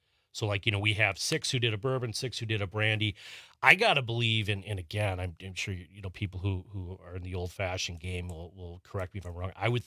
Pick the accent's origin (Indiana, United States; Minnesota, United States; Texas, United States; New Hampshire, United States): Minnesota, United States; So, Pete, I got to be honest, I'm from Minnesota, not as it's old fashions are there, but not quite like Wisconsin.